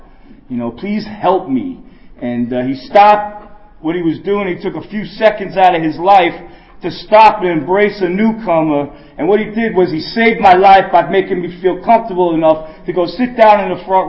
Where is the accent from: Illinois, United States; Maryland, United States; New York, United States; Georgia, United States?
New York, United States; Brooklyn; now in Philadelphia, United States; I got clean up in New York. I'm from Brooklyn, New York. I'm a transplant in Philadelphia.